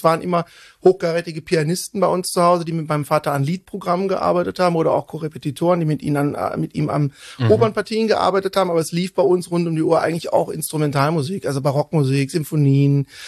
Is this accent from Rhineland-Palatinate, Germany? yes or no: no; Cologne, North Rhine-Westphalia, Germany; also born or lived in Bonn; ich bin in Köln seit meinem 3. Lebensjahr aufgewachsen und habe auch die meiste Zeit bis auf ein paar Exkurse meines Lebens bisher hier verbracht.